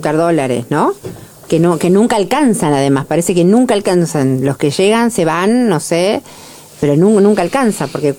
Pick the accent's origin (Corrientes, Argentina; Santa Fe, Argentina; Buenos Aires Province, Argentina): Buenos Aires Province, Argentina; Chascomús; Vengo de Chascomús, ¿no? O sea, digo, como para ponerle territorio a lo que estamos hablando